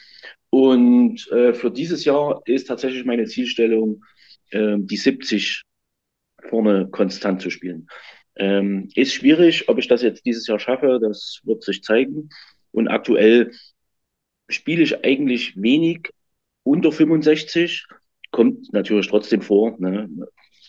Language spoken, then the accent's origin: German; Gera, Thuringia, Germany; Also ich bin aus Thüringen in Gera.